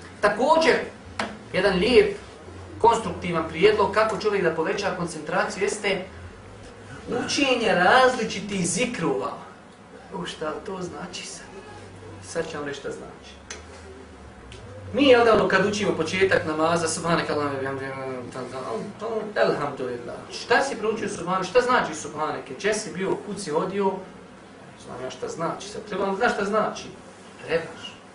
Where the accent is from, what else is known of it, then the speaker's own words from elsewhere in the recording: Bosnia & Herzegovina; ja nisam spao s Marsa, ja sam Bošnjak, Bosanac.